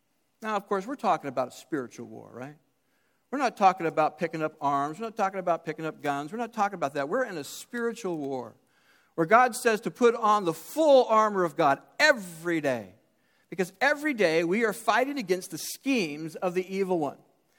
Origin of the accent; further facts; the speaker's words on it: United States; Because I'm an American, and we're skeptical of everybody.